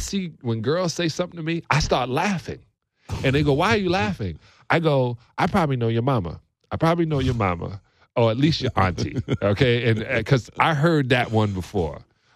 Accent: Brooklyn, New York, United States; I didn't watch film growing up in Brooklyn.

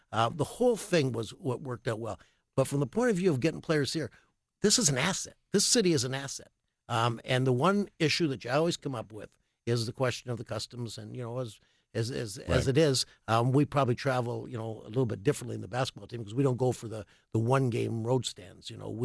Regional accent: Canada; being Canadian growing up, watching all the hockey

